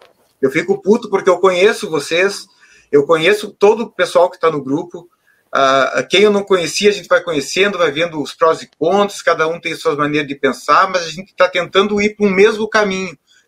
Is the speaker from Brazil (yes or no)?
yes; Rio Grande do Sul, Brazil; eu sou gaúcho, gremista.